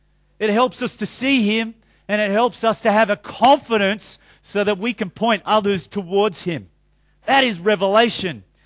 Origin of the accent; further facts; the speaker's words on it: Australia; you know, a man's man, you know, I'm an Aussie male.